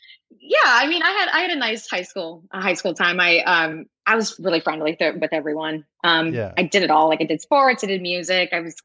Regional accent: New Hampton, Iowa, United States; Yeah, so I'm from a little town called New Hampton, Iowa. It's northeast Iowa.

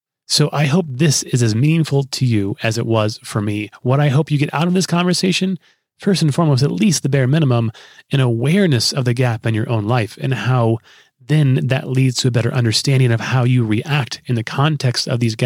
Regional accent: Nebraska, United States; And so I think it could be partly, sis, that we're from Nebraska.

